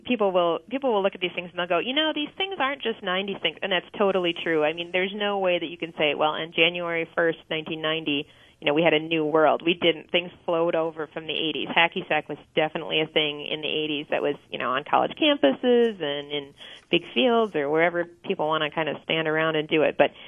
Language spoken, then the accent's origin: English; Minnesota, United States; And I'm from Minnesota, and my husband's from California